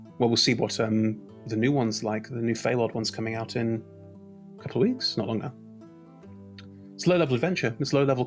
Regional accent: Germany; I watched it in German because I grew up in Germany

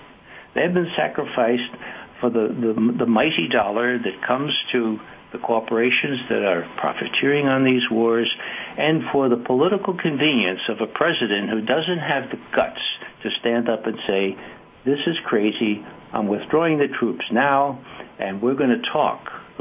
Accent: New York City, New York, United States; Okay, now I'm from New York City, and I'm talking about locks and bagels.

